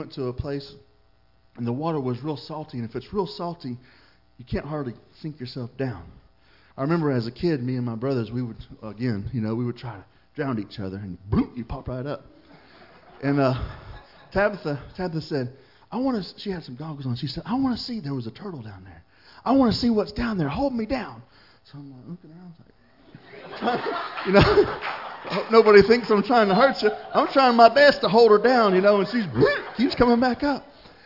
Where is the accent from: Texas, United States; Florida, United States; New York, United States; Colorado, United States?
Florida, United States; I don't know if you could look at me and tell, but I grew up in Florida, and I love the water.